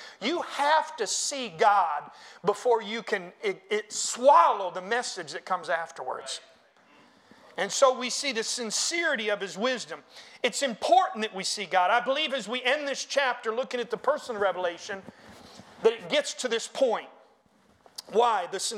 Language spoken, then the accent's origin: English; Florida, United States; born there; I was born in Florida, and I keep telling him every time he gets on the thing, I say, Brother West, this only makes sense. You come back to your native land, and I go back to my native land.